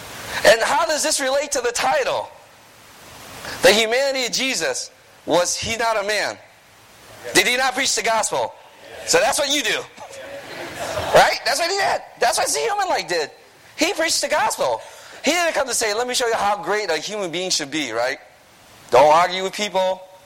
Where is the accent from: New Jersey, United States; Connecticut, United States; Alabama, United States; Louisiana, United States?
Connecticut, United States; Newington; I am from Newington, Connecticut.